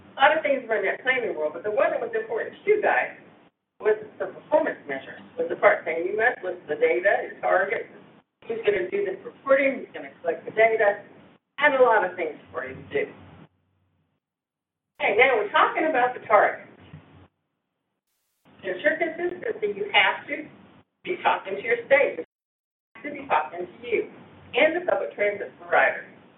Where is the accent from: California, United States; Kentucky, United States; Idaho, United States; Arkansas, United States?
Kentucky, United States; I was like, oh, I'm from Kentucky.